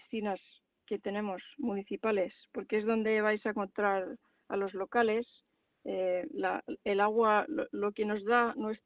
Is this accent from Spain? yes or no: yes; Madrid, Community of Madrid, Spain; soy madrileña, nací en Madrid.